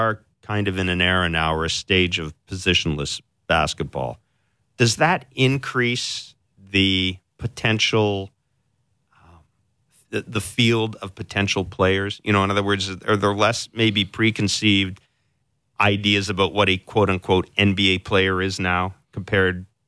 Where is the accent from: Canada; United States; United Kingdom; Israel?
Canada; Manitoba; I mean, I grew up in Manitoba and there's a ton of high school basketball out there.